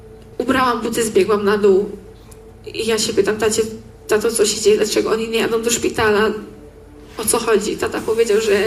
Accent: Nakło nad Notecią, Kuyavian-Pomeranian Voivodeship, Poland; Mam 15 lat, jestem z Nakła i to jest mój pierwszy obóz tutaj.

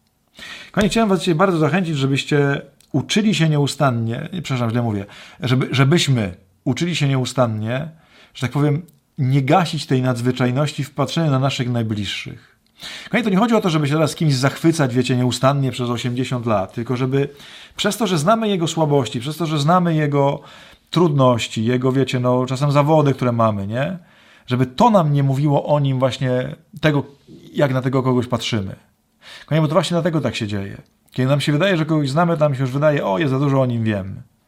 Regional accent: Myszków, Silesian Voivodeship, Poland; W sumie nigdy w ogóle chyba w Myszkowie nawet nie głosiłem

